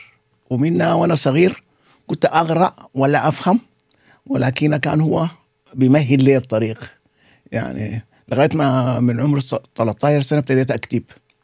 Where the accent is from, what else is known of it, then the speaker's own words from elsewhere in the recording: Khartoum, Sudan; طبعا ولدت بالخرطوم، عشت مع أسرة كبيرة جدا